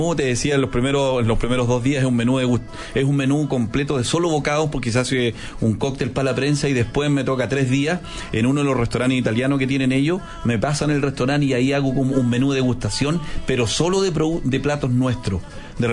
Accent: Chile; sobre todo siendo chileno.

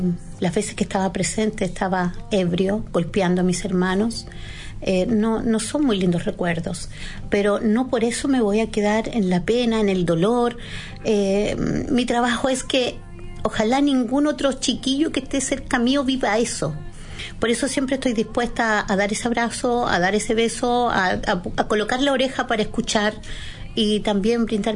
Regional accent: Parral, Maule, Chile; Mi infancia fue en Parral. Ya. Yo vengo de Parral.

